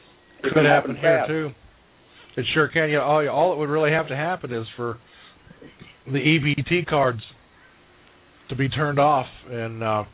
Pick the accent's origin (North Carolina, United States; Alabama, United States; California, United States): California, United States; I grew up in Orange County.